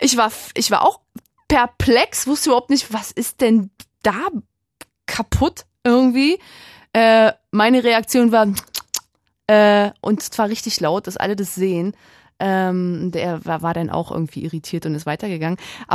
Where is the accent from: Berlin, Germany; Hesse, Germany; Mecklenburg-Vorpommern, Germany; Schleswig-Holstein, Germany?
Mecklenburg-Vorpommern, Germany; Rostock; aus meiner alten Heimat Rostock